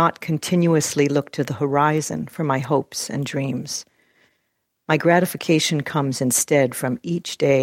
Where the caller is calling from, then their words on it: Kaneohe, Hawaii, United States; I'm calling from Kaneohe, Hawaii.